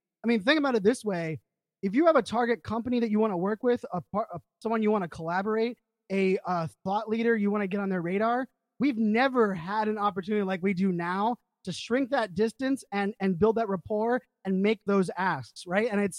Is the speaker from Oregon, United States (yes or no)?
no; Pittsburgh, Pennsylvania, United States; that's how I grew up in Pittsburgh. My daughters were born in Arizona, but we all bleed Pittsburgh colors.